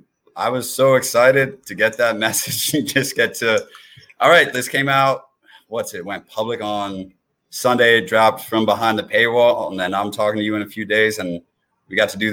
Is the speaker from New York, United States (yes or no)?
no; New Jersey, United States; So I was born in New Jersey. It's easier to say I'm from parts of South Jersey.